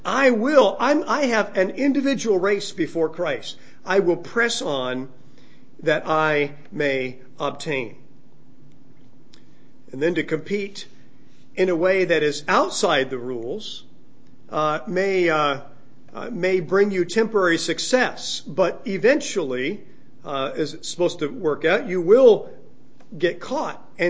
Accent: Los Angeles, California, United States; I remember as a growing up in Los Angeles and would go to Laker games.

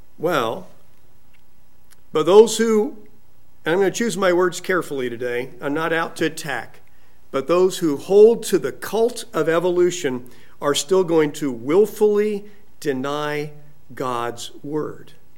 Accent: California, United States; Growing up in California, you didn't really check what the weather was going to be.

